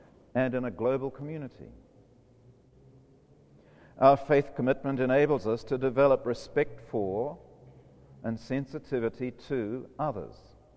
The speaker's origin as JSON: {"language": "English", "country": "New Zealand", "said": "wondered if I happened to know him because I came from New Zealand"}